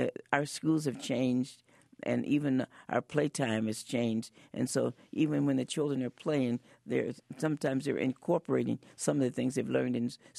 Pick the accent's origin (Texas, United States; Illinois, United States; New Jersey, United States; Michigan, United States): Illinois, United States; Chicago; also born or lived in St. Louis, Missouri; I was born in St. Louis, Missouri, but I grew up in Chicago, Illinois. And we had a wonderful theater called the Regal Theater.